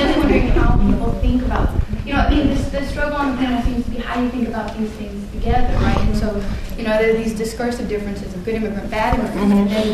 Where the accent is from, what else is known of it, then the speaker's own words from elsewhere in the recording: Los Angeles, California, United States; I'm from Los Angeles, and I actually work with low-income, very low-income, homeless, mostly Black population in Skid Row.